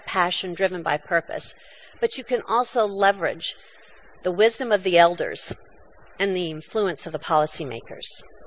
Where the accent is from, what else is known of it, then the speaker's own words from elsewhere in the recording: United States; So, I'm an American. Tomorrow's Thanksgiving.